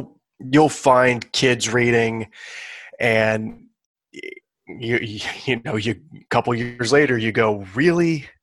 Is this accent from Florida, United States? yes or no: yes; Florida, United States; I grew up in South Florida. We were always in the pool or the ocean or something like that.